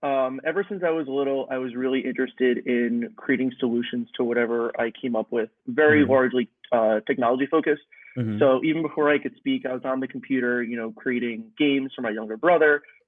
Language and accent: English; New York, United States; If I had to describe myself, well, first off, I'm from New York.